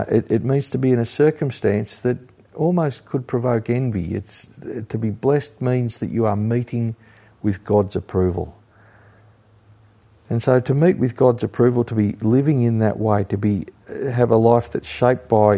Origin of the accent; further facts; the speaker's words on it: Australia; And I said, "Mate, we're from Australia, but I had a book."